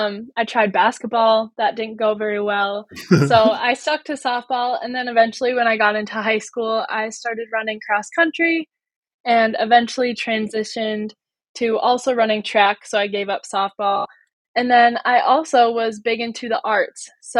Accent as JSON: {"language": "English", "town": "Eagle Lake", "region": "Minnesota", "country": "United States", "tie": "born or raised there", "lives_now": "Jordan, United States", "said": "So I currently live in Jordan, but I grew up in Eagle Lake, Minnesota, which is not far from here, not far from Mankato."}